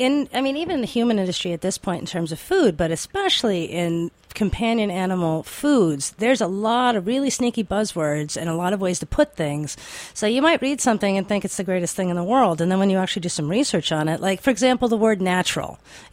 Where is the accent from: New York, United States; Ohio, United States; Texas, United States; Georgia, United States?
New York, United States; Yeah, I was going to say, as a New Yorker, you know, we're the worst at this.